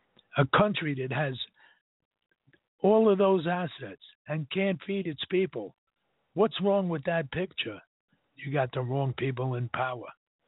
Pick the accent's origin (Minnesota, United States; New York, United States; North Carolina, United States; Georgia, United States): New York, United States; Staten Island; He goes, are you the Smiths from Baltimore? I said, no, we're from Staten Island.